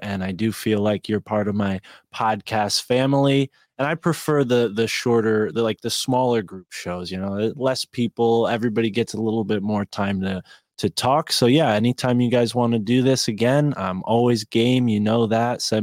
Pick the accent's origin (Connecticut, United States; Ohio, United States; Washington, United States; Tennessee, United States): Connecticut, United States; I'm from Connecticut. We're too polite to do that.